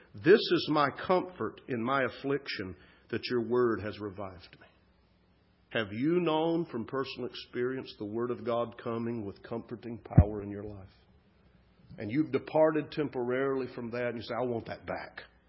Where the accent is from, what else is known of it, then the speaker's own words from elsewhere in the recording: the South, United States; But I grew up in the South, and I grew up in an easy believism context, decisionistic context, and so forth.